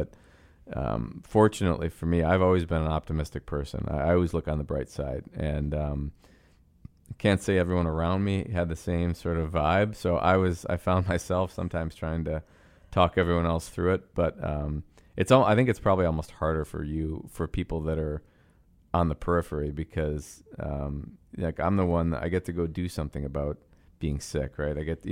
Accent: Buffalo, New York, United States; I didn't know Patrick, but my dad knew him. We're from Buffalo.

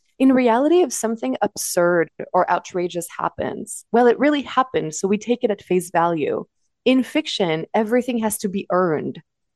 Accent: Paris, Île-de-France, France; I'm from France originally, even though my accent doesn't necessarily sound French. I grew up in Paris.

